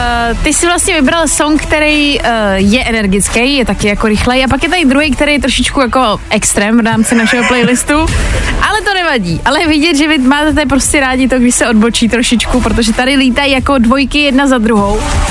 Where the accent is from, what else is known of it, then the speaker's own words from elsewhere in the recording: Česká Lípa, Liberec Region, Czechia; Hele, ale já jsem z České Lípy, to není tak daleko.